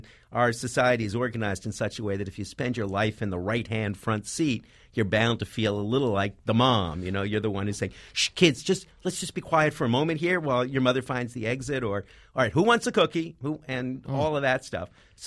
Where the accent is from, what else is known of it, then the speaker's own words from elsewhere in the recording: Montreal, Quebec, Canada; moved away as an adult; No, I grew up in Canada, in Montreal, and my parents happened to live very near the university where they worked.